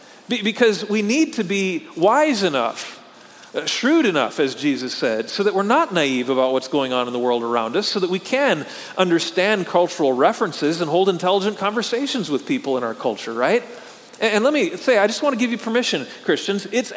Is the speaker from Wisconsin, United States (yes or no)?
yes; Wisconsin, United States; moved away; I'm a fisherman, and I grew up in Wisconsin, spent much of my childhood fishing on the lakes of northern Wisconsin. When I moved to Texas here